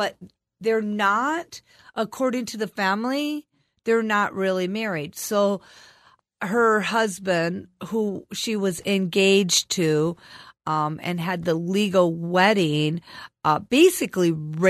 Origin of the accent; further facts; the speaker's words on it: Michigan, United States; So I went to Chicago because I'm originally from Michigan.